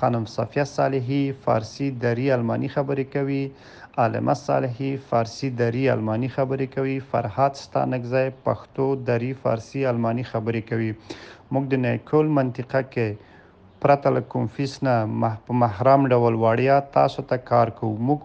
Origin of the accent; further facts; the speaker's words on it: Afghanistan; زه د افغانستان یم. زه په پښتو، دری، فارسی، آلمانی خبرې کوم.